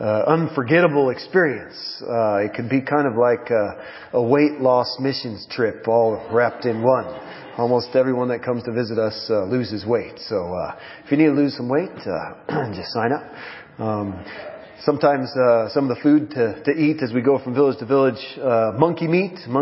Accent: Portland, Oregon, United States; now in Peru; We live in Peru. We're from Portland, Oregon. And we've been in the jungles of Peru for the last 8 years.

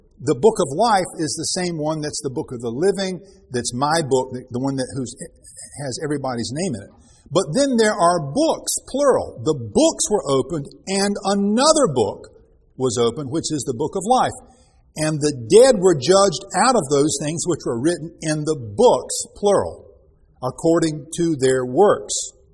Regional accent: Raleigh, North Carolina, United States; born there; Now, when I was born in Raleigh, I became a U.S. citizenship by virtue of my birth, right?

